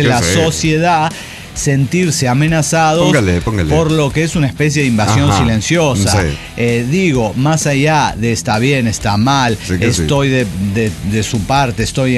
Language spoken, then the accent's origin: Spanish; Venezuela; La primera vez que salí de Venezuela